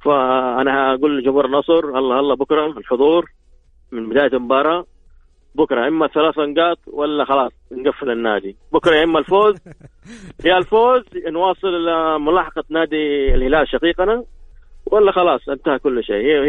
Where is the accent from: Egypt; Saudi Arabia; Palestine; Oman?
Saudi Arabia; Jeddah, Makkah Province; now in Riyadh, Saudi Arabia; أنا مستم من جدة بس حاليا في الرياض، عندي عمل هناك